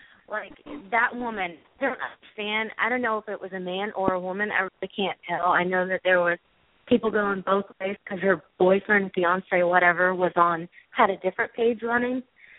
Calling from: Tennessee, United States; Hi, it's North Carolina area code, but I'm actually calling from Tennessee. Yay, Army. We get moved around.

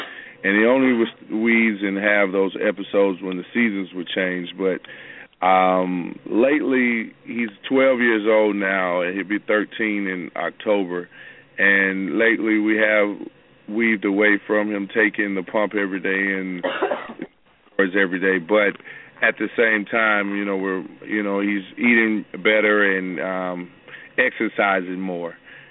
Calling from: Atlanta, Georgia, United States; I'm calling from Atlanta, Georgia.

